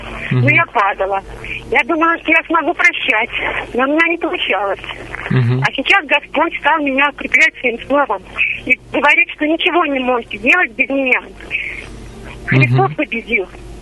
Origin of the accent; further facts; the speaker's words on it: Russia; я из России.